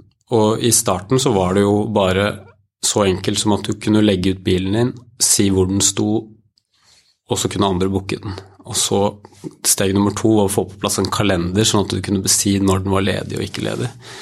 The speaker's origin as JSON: {"language": "Norwegian", "town": "Gjøvik", "region": "Innlandet", "country": "Norway", "said": "han er fra Gjøvik, jeg er fra Gjøvik, det er ikke et veldig stort sted"}